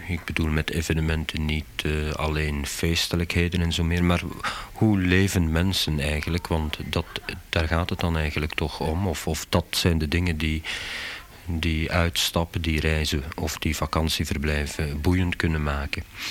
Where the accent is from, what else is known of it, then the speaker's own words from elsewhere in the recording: Flemish Brabant, Belgium; Nu zijn wij als Vlaams-Brabanders niet direct geconfronteerd met vakantiegedrag.